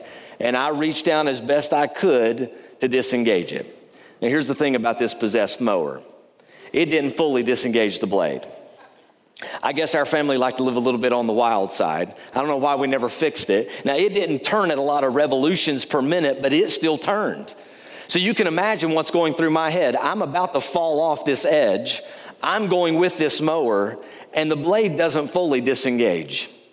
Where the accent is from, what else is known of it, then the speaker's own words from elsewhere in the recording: Bristol, Tennessee, United States; moved into a townhouse in my hometown of Bristol, Tennessee.